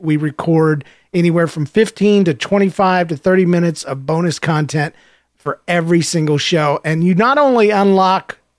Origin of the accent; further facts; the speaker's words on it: the South, United States; I was raised in the South.